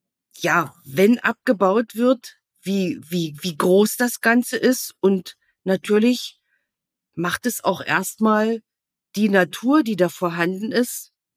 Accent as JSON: {"language": "German", "region": "Lusatia", "country": "Germany", "tie": "born or raised there", "said": "bei uns in die Lausitz guckt, ich habe auch mal überlegt, bei mir selbst, ich bin im Endeffekt damit aufgewachsen, dass um mich herum sozusagen Braunkohle abgebaut wurde"}